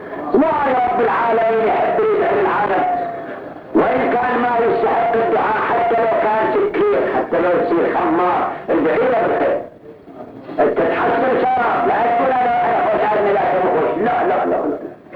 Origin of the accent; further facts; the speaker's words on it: Al-Ahsa, Eastern Province, Saudi Arabia; إحنا من الأحساء